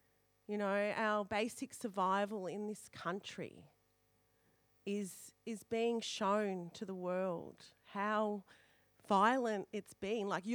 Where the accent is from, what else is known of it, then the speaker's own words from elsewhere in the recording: Collingwood, Victoria, Australia; also born or lived in Fitzroy; I'm from Collingwood, remember? And Fitzroy of old.